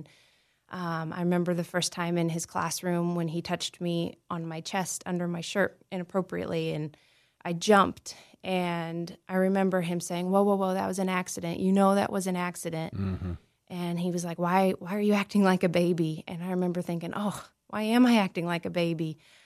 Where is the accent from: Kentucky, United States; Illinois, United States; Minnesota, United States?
Illinois, United States; Southern Illinois.